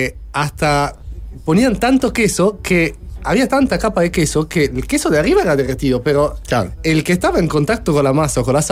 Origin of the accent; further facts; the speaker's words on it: Vicenza, Veneto, Italy; Spanish is a second language; now in Uruguay; Yo soy de Vicenza. Vicenza è cerca de Venezia, del Veneto, nord-est, digamos. Del país.